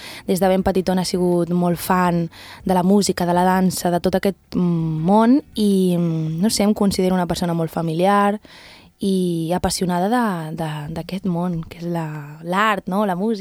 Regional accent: Calella, Catalonia, Spain; jo vinc de Calella, d'un lloc que quasi tots els veïns ens coneixem, i no sé, em fa molta il·lusió sentir-me orgullosa dels meus orígens, de qui sóc, d'on vinc.

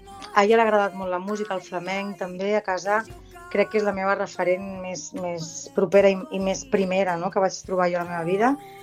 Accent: Barcelona, Catalonia, Spain; la vaig fer a Barcelona, jo sóc de Barcelona i tota la meva formació la vaig fer allà.

